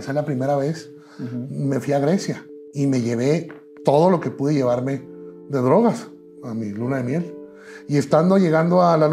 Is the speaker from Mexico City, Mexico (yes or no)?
no; Chihuahua, Mexico; also born or lived in El Paso, United States; iniciamos aquí en la ciudad de Chihuahua. Yo aquí crecí, aquí me desarrollé.